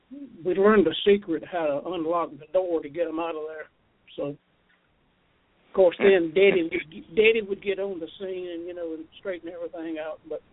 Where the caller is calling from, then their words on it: Moultrie, Georgia, United States; Moultrie, Georgia.